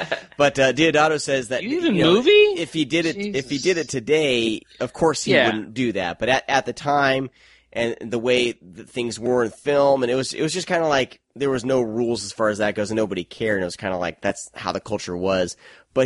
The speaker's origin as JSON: {"language": "English", "region": "Midwest", "country": "United States", "tie": "born or raised there", "said": "I mean, I grew up in the Midwest. I've visited butcher shops. We had, you know, we raise animals."}